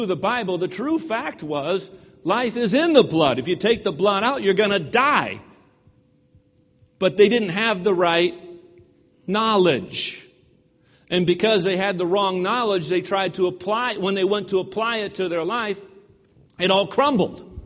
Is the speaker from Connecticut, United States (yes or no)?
yes; Connecticut, United States; I went back to visit my parents in Connecticut, in my hometown where I went to high school.